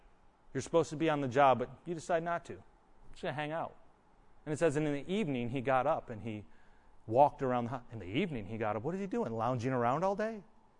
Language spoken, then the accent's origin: English; Buffalo, New York, United States; born there; And I wouldn't be sad that I was born in Buffalo.